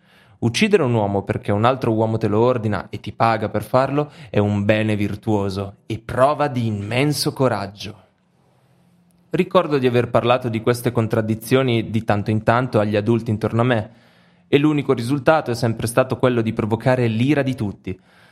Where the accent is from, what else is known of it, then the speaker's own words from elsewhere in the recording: England, United Kingdom; Sono cresciuto in Inghilterra negli anni 70, quando l'ombra della Seconda Guerra Mondiale aleggiava ancora pesantemente nelle menti delle persone.